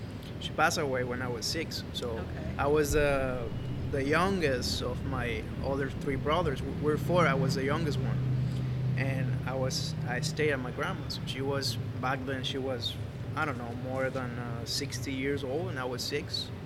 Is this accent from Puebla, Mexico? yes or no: no; Mazatlan, Sinaloa, Mexico; I was born here in Mazatlan, and this is pretty much my city town